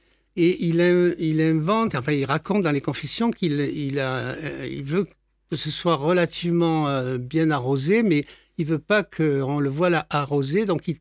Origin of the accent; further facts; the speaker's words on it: Auvergne-Rhône-Alpes, France; Oui, je suis né en Ardèche, donc j'ai connu une enfance rurale.